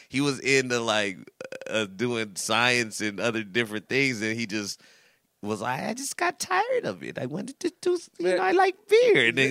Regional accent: Fresno, California, United States; Born and raised in Fresno.

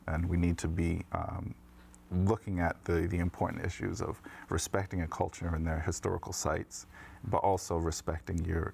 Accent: United States; Yes, we have history here, but we are also considered American, so we shouldn't be looked at differently.

